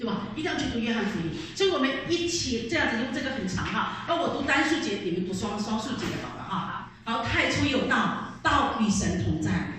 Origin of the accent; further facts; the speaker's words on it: China; 真的是我们中国人，大家真的是很兴奋哈